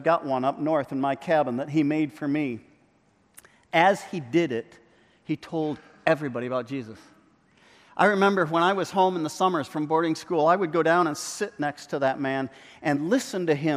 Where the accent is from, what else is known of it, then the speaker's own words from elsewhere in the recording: Côte d’Ivoire; When I was growing up in Cote d'Ivoire in West Africa, there was an old man who moved down to our area